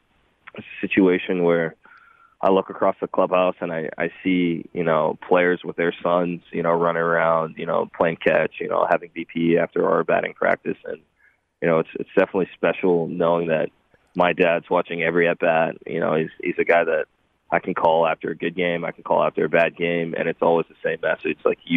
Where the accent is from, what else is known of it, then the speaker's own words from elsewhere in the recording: Dallas, Texas, United States; now in Pittsburgh, United States; You know, I grew up in Dallas, and you got the Mavericks downtown, you got the Stars downtown